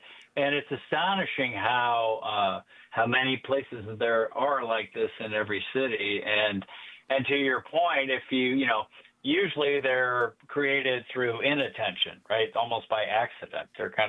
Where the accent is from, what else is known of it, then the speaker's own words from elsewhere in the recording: Des Moines, Iowa, United States; I grew up in Des Moines, and it was like that up along the Raccoon River where there wasn't a lot of flood control.